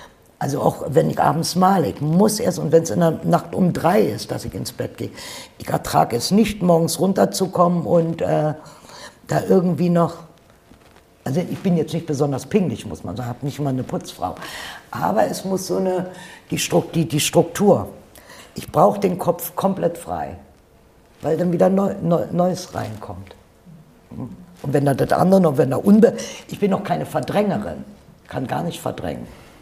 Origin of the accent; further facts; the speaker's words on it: Berlin, Germany; also born or lived in Dresden; Ich bin doch Berlinerin. Ich bin doch in Berlin, Oberschöneweide, geboren. Ich habe in Berlin diese Friseurlehre gemacht, beim Fernsehfunk.